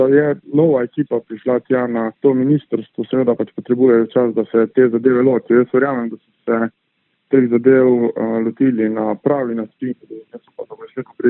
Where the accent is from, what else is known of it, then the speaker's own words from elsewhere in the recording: Carinthia, Slovenia; tudi tu izhajam iz tega, da prihajam iz Koroške in se v bistvu direktno srečujem s temi državami